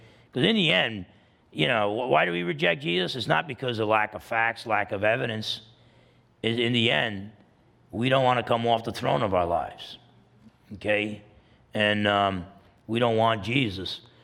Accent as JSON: {"language": "English", "region": "New Jersey", "country": "United States", "said": "Believe me, I'm from New Jersey. Okay? We're like the world's headquarters for baloney shooting, okay?"}